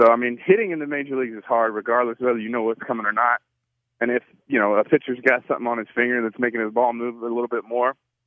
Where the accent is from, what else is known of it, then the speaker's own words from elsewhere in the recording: Houston, Texas, United States; You know, it's funny, you know, growing up in Houston as an Astros fan